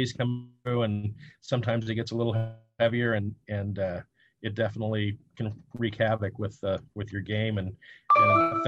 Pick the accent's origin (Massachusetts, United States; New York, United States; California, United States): California, United States; Anderson; So I'm from Redding originally. Anderson, most people don't know where Anderson is, so I say I'm from Redding. But so I came from Redding